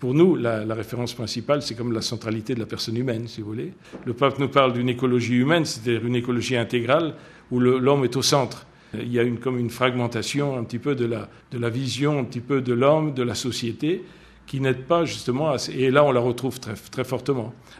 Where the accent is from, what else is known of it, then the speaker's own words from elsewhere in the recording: Mexico; now in United States; Je viens du Mexique qui me paraissait très grand.